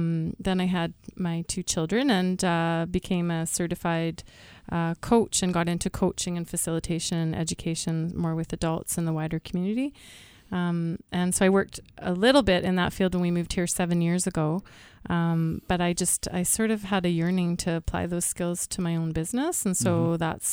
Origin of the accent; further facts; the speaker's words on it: Calgary, Alberta, Canada; No, I was born and raised in Calgary.